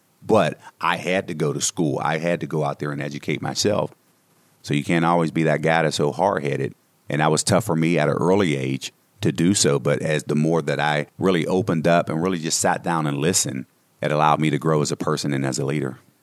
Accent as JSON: {"language": "English", "town": "Homestead", "region": "Pennsylvania", "country": "United States", "tie": "born or raised there", "said": "I was born in 1974. I grew up here in Homestead and grew up in the steel mill days."}